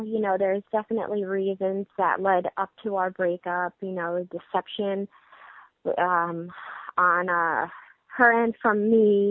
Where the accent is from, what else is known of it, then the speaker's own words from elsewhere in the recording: Brooklyn, New York, United States; accent: Brooklyn; but I think that my Brooklyn accent is so bad.